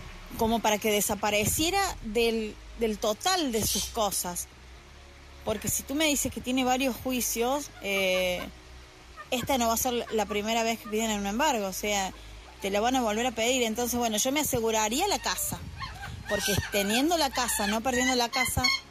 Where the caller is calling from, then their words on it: Argentina; desde Argentina